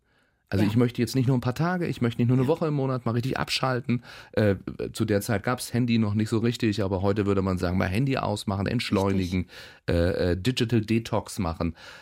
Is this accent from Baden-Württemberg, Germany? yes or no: yes; Baden-Baden, Baden-Württemberg, Germany; Also ich bin in Baden-Baden groß geworden. Das ist ja nun auch sehr weit weg von hier.